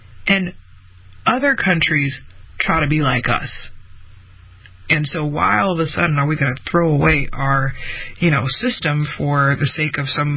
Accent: United States; I remember even when I was growing up, I'd be like, oh, I'm an American.

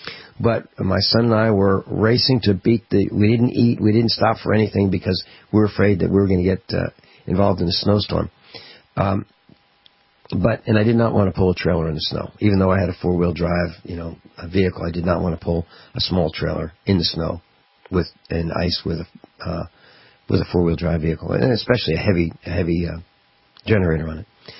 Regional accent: Virginia, United States; now in Missouri, United States; And our class knows that I moved from Virginia, rural Virginia, to Missouri.

